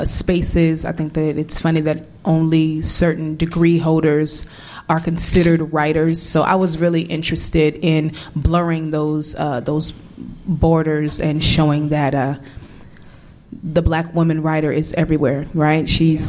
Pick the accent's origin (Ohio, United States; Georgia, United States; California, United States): California, United States; now in Brooklyn, United States; I am from California, and I moved to Brooklyn 20 years ago.